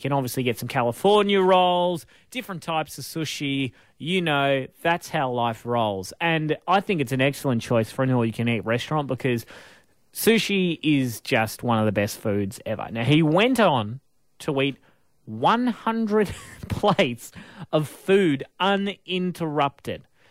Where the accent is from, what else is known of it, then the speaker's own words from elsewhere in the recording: Australia; I define today, Tuesday the 18th of September, as a critical day of being an Australian